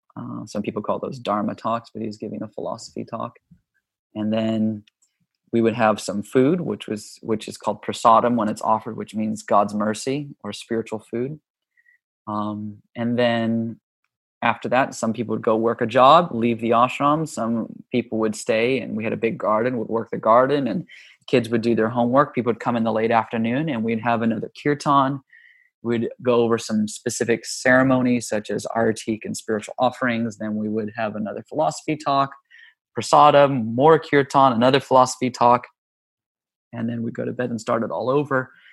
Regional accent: Hawaii, United States; also born or lived in Los Angeles; Yeah, I was born in Hawaii, and we bounced back and forth between Hawaii and Los Angeles.

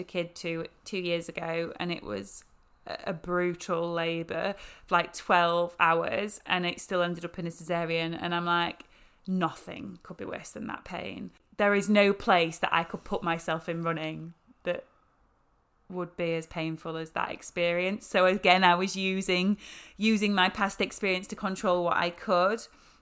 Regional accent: Yorkshire and the Humber, United Kingdom; I mean, I'm from Yorkshire.

